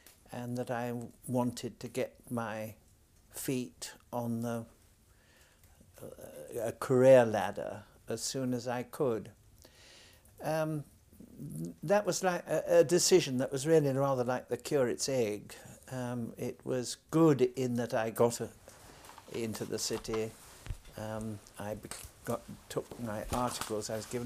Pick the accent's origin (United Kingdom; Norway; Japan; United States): United Kingdom; Uckfield, South East England; born there; I was born in Sussex in a little village called Uckfield on the 14th of June 1918, a very long time ago now.